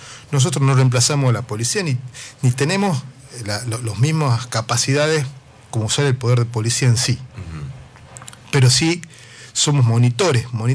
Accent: Tucumán, Argentina; Nosotros, como tucumanos, como ciudadanos, como vecinos de cada ciudad de esta provincia

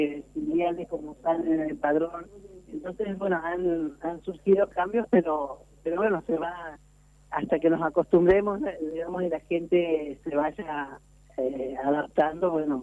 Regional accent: Paraná, Entre Ríos, Argentina; Yo soy del departamento de Paraná.

